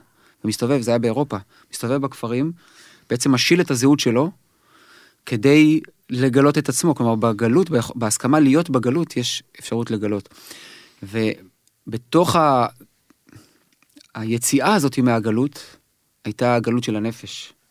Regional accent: Judea and Samaria, Israel; אני ממש מהנייטיבס הראשונים של המתנחלים.

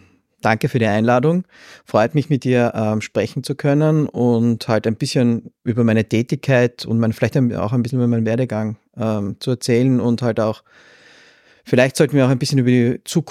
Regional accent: Graz, Styria, Austria; born there; Naja, ich bin an sich Steirer, also ich bin in Graz geboren.

